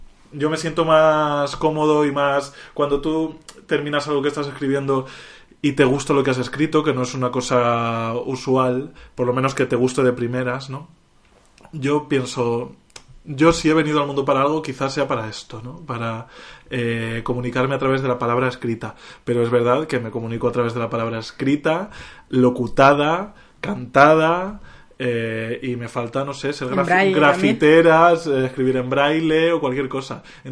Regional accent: Castilla-La Mancha, Spain; en Albacete, de donde soy oriundo, una palabra preciosa, de un pueblo.

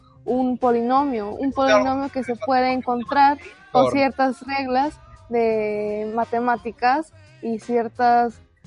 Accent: Mexico; Solo saben que soy de México.

